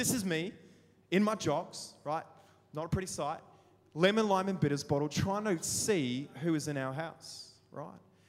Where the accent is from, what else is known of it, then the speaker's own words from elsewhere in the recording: South Africa; I'm from South Africa, right? So I am like security conscious to a whole nother level